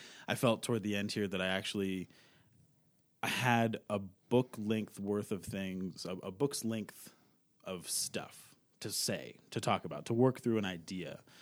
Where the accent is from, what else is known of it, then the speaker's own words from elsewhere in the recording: Spencerport, New York, United States; So I grew up in just outside Rochester, New York.